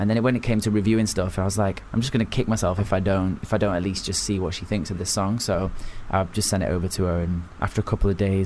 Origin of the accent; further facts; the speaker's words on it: Manchester, North West England, United Kingdom; also born or lived in London; now in Los Angeles, United States; I'm from Manchester. I lived in London for 7 years and just love London. Like, it's my favourite, you know, my favourite city, except for Manchester.